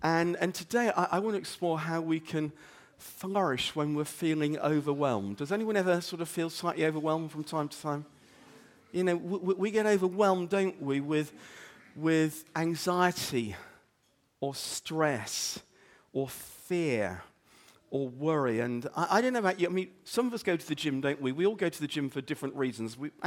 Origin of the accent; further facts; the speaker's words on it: England, United Kingdom; because I'm English, I went running into the woods to rescue my ball.